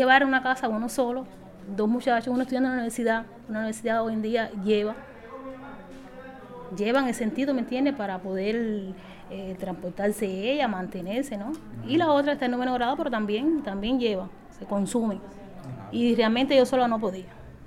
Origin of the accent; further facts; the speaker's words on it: Pinar del Río, Cuba; now in Fomento, Cuba; Yo soy de Pinar del Río. Vivo aquí en Fomento ya hace un buen tiempo, llevo 25 años viviendo aquí.